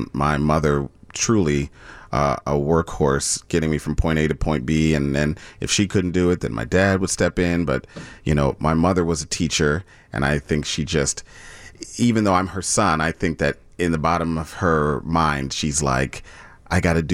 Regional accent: Chicago, Illinois, United States; I did. I grew up in Rogers Park and Edgewater. I kind of split my time. I started most of my formative years in Edgewater

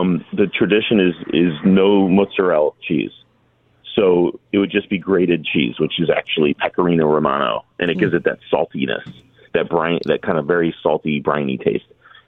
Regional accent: New Haven, Connecticut, United States; I definitely love my Ernie's. I grew up on that in New Haven, and Zuppardi's in West Haven.

